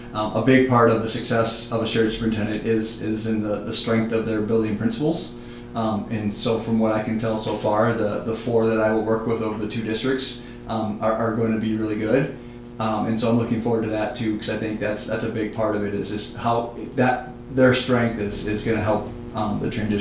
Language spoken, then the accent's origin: English; Sumner, United States; I grew up in Sumner, a little bit closer